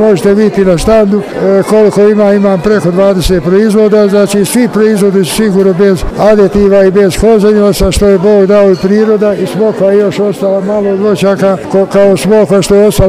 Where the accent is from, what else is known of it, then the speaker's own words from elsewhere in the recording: Trebinje, Republika Srpska, Bosnia & Herzegovina; dolazim iz Trebinja